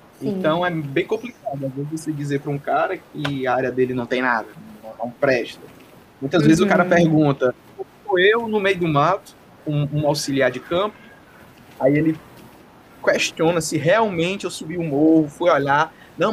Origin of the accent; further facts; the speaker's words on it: Ceará, Brazil; Que eu sou aqui do Ceará, moro no Ceará, nascido e criado cearense.